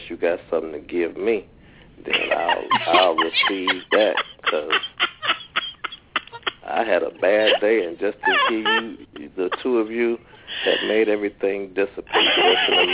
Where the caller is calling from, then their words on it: Detroit, Michigan, United States; from Detroit.